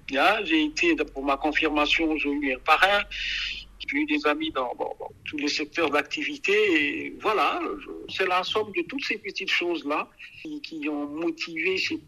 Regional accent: Bonn, North Rhine-Westphalia, Germany; Je dis comme ça que je viens de Poppelsdorf.

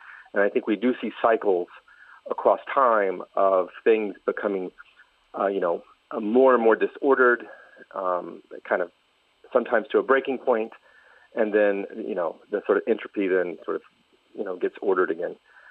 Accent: United States; now in Paris, France; I'm also American, even though I'm living and working in Paris.

